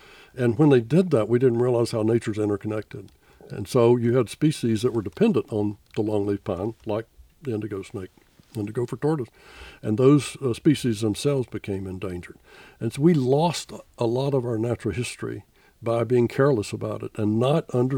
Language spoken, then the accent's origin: English; Georgia, United States; The wild turkey was almost extinct mm-hmm. in South Georgia when I grew up